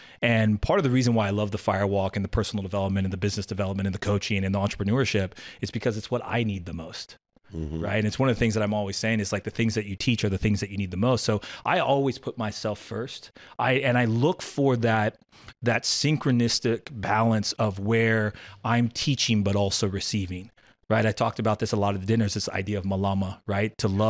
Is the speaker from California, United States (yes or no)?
yes; La Costa, California, United States; And I grew up in Southern California, La Costa, right? Encinitas.